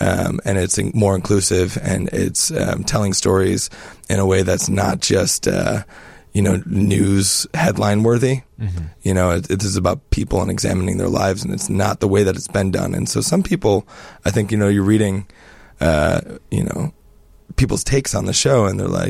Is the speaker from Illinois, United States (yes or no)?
yes; Chicago, Illinois, United States; So, like, as a Chicagoan, I'm just, like, learning